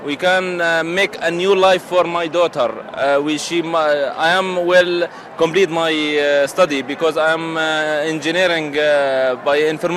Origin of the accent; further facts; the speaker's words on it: Kobani, Aleppo Governorate, Syria; English is a second language; moved away; I'm from Syria, from Kobani.